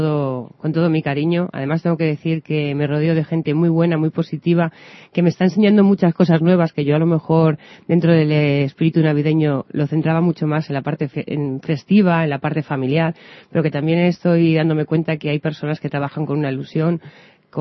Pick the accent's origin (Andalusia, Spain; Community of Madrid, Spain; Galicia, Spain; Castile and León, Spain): Community of Madrid, Spain; Parla; trabajar para mi pueblo, trabajar para mi gente, para mi familia, para mis amigos, es que es algo muy bonito. Yo lo que pediría sobre todo es que los ciudadanos de Parla tuviesen lo que realmente se merecen